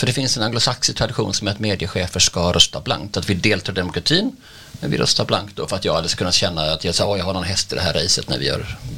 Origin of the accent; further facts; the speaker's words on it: Skåne, Sweden; Jag är från Skåne, så vi var ju danska fram till 1658.